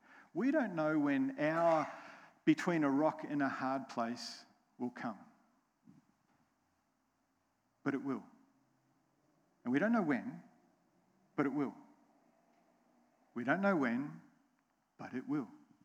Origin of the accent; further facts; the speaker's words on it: United States; accent: American; It's one of those words I say with my funny American accent.